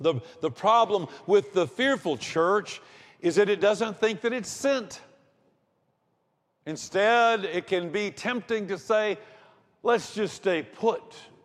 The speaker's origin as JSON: {"language": "English", "region": "Georgia", "country": "United States", "tie": "born or raised there", "also_born_or_lived": "Rome, Georgia"}